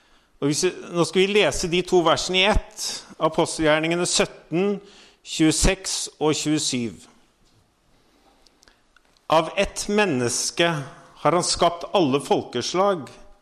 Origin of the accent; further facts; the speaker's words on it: Voss, Vestland, Norway; hva hvis vi begynner å få den tanken i forhold til byen, at vi som vossinger